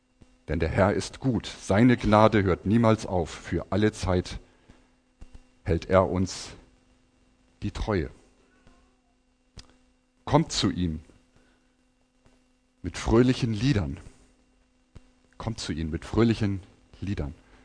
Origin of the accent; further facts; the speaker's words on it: Northern Germany, Germany; Als Norddeutscher, der nie Hannover, den Breitengrad von Hannover übertreten hat, kam ich das erste Mal nach Köln